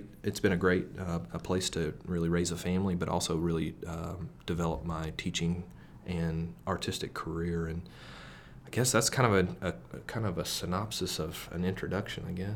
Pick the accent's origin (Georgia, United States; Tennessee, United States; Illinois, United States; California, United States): Tennessee, United States; Knoxville; So, but I'm originally from Knoxville, so if I haven't lived in Knoxville in a while, but I still call it home. I grew up in the mountains and hiked with my family all the time, so I just love East Tennessee